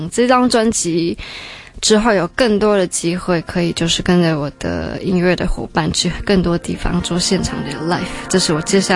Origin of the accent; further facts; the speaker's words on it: Taipei, Taiwan; 嗯，我在台北长大。